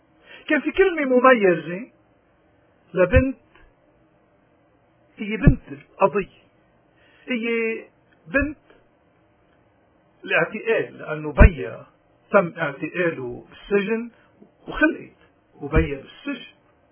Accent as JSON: {"language": "Arabic", "country": "Lebanon", "said": "علينا كلبنانيين أحرارا وسياديين، علينا واجبات أخلاقية، واجبات إيمانية، واجبات وطنية"}